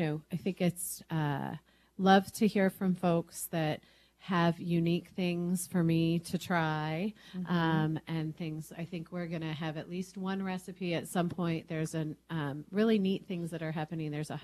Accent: Des Moines, Iowa, United States; also born or lived in Pennsylvania; I was born in Pennsylvania, but I grew up in Iowa. It was Des Moines

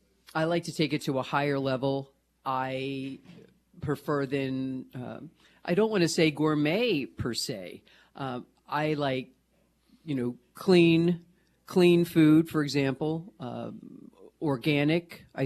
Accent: Baltimore, Maryland, United States; now in Nashua, United States; But I'm from Baltimore.

